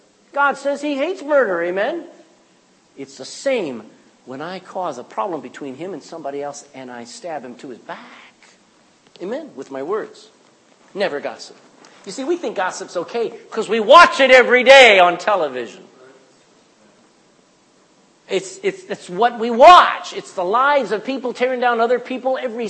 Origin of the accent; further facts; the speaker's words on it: Texas, United States; Back in my home state, in Texas, they've had 100,000 acres of fire burning over the last several months.